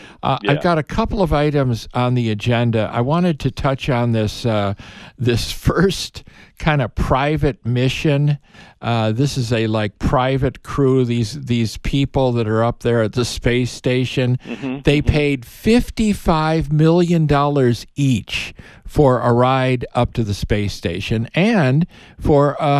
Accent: Chicago, Illinois, United States; Dr. Sykes, just back from my hometown of Chicago, Illinois.

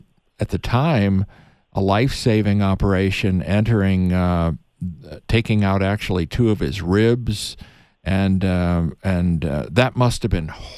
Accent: Illinois, United States; I'm from the North Shore of Chicago, very much familiar with Great Lakes.

